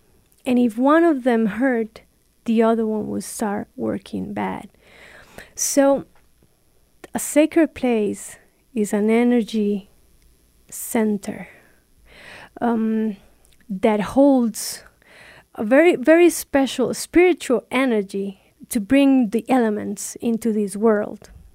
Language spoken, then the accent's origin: English; Colombia; I'm a filmmaker from Colombia